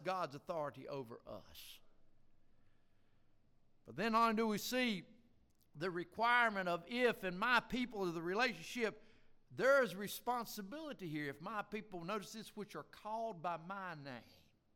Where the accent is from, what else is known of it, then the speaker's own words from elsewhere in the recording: the South, United States; He's actually from the North. I'm from the South. He talks funny.